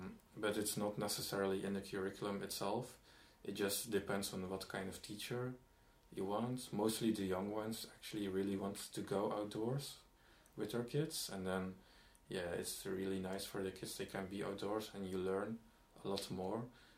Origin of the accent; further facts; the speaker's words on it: Belgium; So, I'm from Belgium.